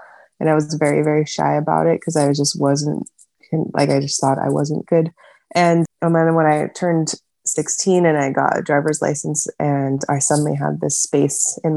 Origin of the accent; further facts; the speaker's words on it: Oregon, United States; and I grew up in Oregon, and at that time I hadn't really ever been to LA area before.